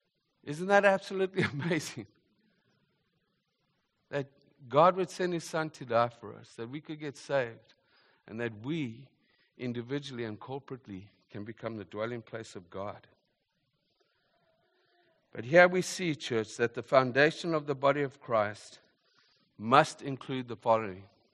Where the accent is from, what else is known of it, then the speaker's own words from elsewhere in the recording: South Africa; I grew up in South Africa